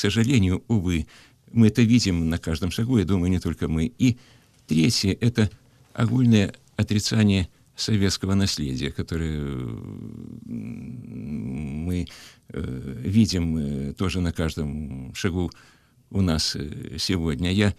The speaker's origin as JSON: {"language": "Russian", "region": "Kyiv", "country": "Ukraine", "tie": "born or raised there", "moved": "as an adult", "said": "и по сознанию своему, и по чувствам, по образу жизни я убежденный киевлянин, я очень люблю родной свой город. Я много о нем писал, жил здесь, ходил в школу, учился ходить"}